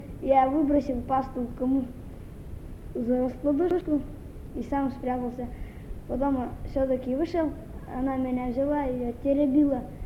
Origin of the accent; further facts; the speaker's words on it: Shvarikha, Russia; мне 13 лет, я родился в Шварихе. Швариха находится недалеко от Зыкова, 7 километров. Когда я был маленький, я туда часто ездил, потом мы туда переехали, и я стал жить там.